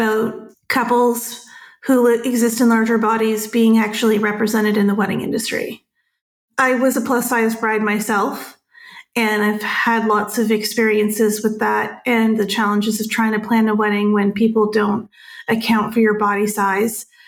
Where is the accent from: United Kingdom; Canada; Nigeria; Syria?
Canada; Toronto, Ontario; now in Houston, United States; I am a wedding and portrait photographer in Houston, born and raised in the Toronto area in Canada